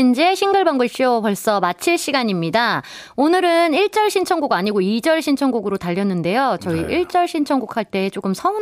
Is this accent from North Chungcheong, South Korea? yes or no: yes; Jecheon, North Chungcheong, South Korea; 제천이신가요? 저도 제천입니다.